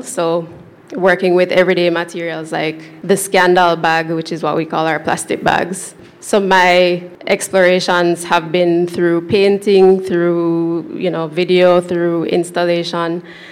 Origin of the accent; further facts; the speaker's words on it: Saint Elizabeth Parish, Jamaica; now in Kingston, Jamaica; I was not from Kingston. I don't live in Kingston. Well, I live in Kingston now, but I was from St. Elizabeth, which at the time was a 3.5-hour drive.